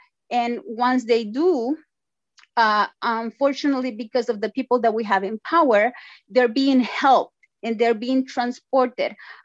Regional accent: El Salvador; Like I said, I'm from El Salvador.

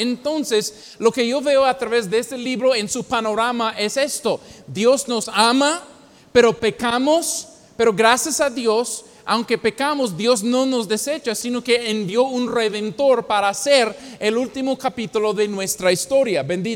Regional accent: United States; Hubo un hombre, hermanos, en mi país, en el estado de Indiana

